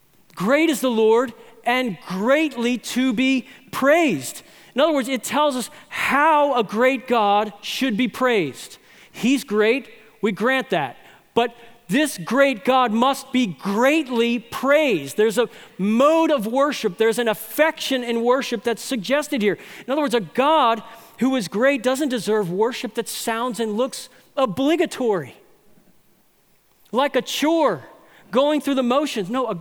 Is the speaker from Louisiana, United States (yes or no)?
yes; New Orleans, Louisiana, United States; My hometown sports team, the New Orleans Saints, went through a rough patch for about 40 years.